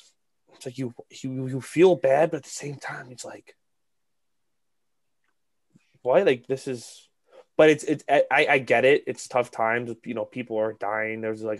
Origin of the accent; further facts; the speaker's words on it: Chicago, Illinois, United States; I mean, as a Chicagoan, it really shows how people.